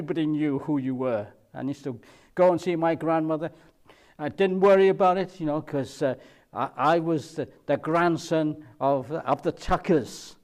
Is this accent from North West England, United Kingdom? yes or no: no; Cardiff, Wales, United Kingdom; some of you can probably work it out from my accent, I was born and brought up in Cardiff. And I used to always think that my part of Cardiff was the best part of Cardiff, which was Splott, the Docklands. It was a really rough area.